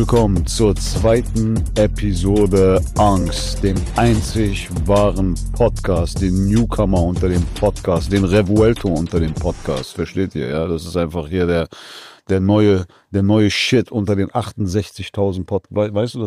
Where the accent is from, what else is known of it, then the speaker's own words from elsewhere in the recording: Iran; als Iraner